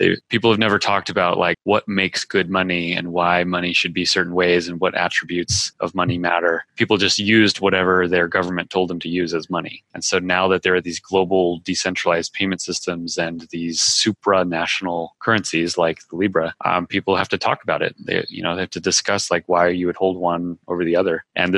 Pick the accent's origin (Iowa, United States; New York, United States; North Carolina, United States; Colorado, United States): Colorado, United States; You know, I'm from Colorado. Okay. Yeah, so I'm from Colorado in the mountains, and I love it.